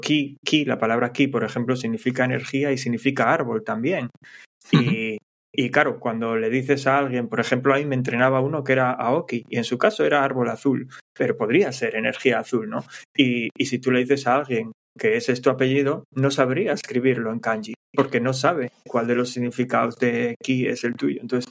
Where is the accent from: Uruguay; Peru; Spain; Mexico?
Spain; a mí podemos decir que los españoles tenemos acento